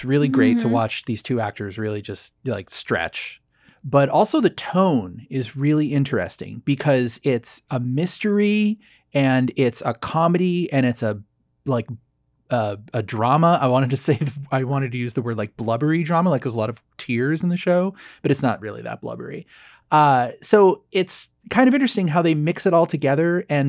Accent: Laguna Beach, California, United States; also born or lived in Dana Point; Yeah, but I grew up in that whole part of the world, Dana Point, Laguna Beach.

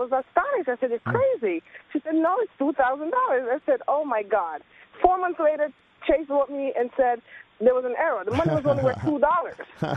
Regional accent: Jamaica; moved away as an adult; now in United States; I grew up in Jamaica and was educated there until age 18. I came here in 1991

